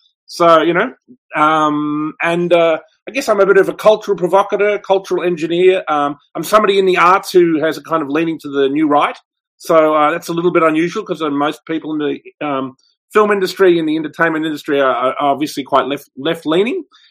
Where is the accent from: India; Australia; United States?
Australia; I'm an Australian filmmaker and I guess writer and independent like events promoter.